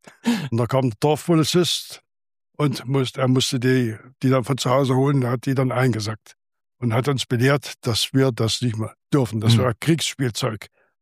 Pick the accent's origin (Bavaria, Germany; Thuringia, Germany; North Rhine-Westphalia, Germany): Thuringia, Germany; Uder; Ja, ich bin dann in Uder aufgewachsen. Habe in Uder sprechen und laufen gelernt und 1945 bin ich dann nach Luther gezogen, wo meine Mutter herkommt.